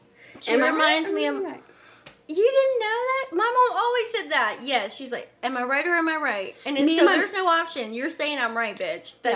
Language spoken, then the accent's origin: English; Lubbock, Texas, United States; There's more than this dry ass town, which I grew up in. Lubbock is my hometown and I do love it.